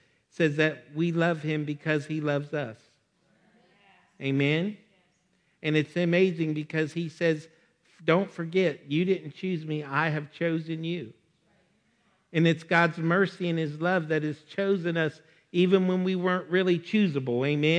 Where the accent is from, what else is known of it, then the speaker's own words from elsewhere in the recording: United States; Now listen, I'm American, and I'm a patriot, and I love my country.